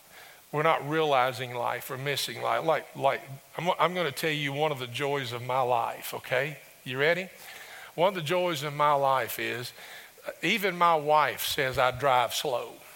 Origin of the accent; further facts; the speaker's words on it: Summersville, United States; When I was growing up in Summersville